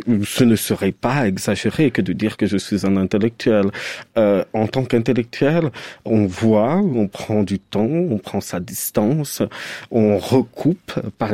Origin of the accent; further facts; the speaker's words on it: Cameroon; Moi, je suis né au Cameroun, donc j'ai grandi dans une famille à peu près, en fait, des parents culturellement éduqués, instruits et tout